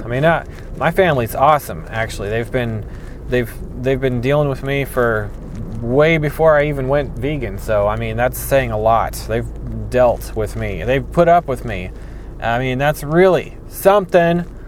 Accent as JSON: {"language": "English", "town": "Greenville", "region": "Illinois", "country": "United States", "tie": "born or raised there", "said": "But I went to Greenville, and that's what I'll talk about next. Greenville is my hometown. That's the one I went to high school in."}